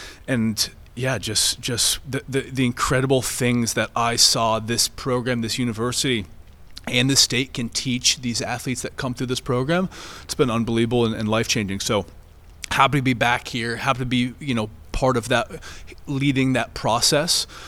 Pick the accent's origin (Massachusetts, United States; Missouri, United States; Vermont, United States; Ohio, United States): Vermont, United States; born there; Honestly, I was born in Vermont, and I absolutely love this state.